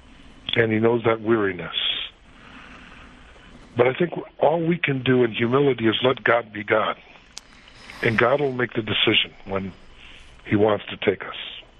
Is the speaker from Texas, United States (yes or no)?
no; Detroit, Michigan, United States; I said, okay, you know, I'll try not to be stupid, but I'm from Detroit.